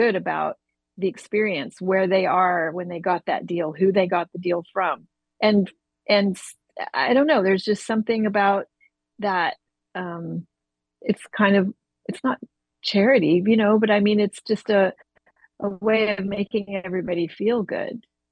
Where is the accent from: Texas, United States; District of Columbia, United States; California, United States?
California, United States; Santa Barbara; I grew up here in Santa Barbara